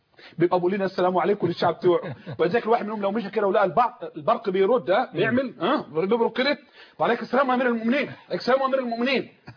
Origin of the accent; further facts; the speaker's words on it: Egypt; بعدك حتى عندنا في مصر واحنا صغيرين ضحكوا علينا